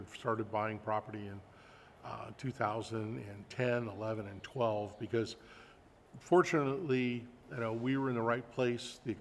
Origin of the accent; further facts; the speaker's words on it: San Mateo, California, United States; The reality is I grew up in San Mateo, about two